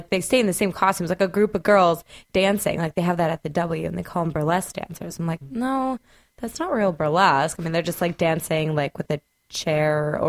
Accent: England, United Kingdom; now in United States; I am originally. I'm from England, but I've been here 10 years, so this is home.

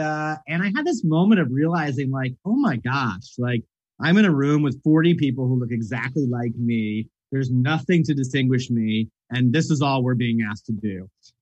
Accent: Staten Island, New York, United States; it was about being a fish out of water growing up on Staten Island as a young gay boy.

